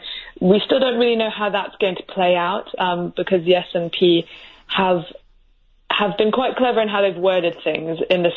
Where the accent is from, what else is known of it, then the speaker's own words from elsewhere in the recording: Scotland, United Kingdom; as a Scot